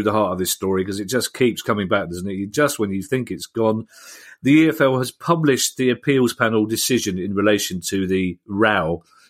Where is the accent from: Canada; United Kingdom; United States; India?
United Kingdom; London; you know how proud I am of London and being a Londoner, especially being a South Londoner.